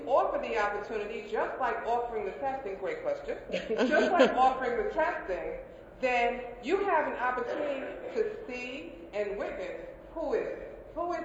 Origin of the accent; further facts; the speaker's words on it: New York, United States; In Kansas City, you know, it's the Midwest. I'm from New York, I'm used to broadly looking at humanity as a whole.